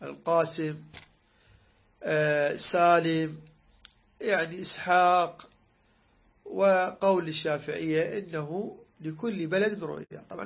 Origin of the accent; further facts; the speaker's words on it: Iraq; قالوا عندنا بالعراق يقول هذا قول طابع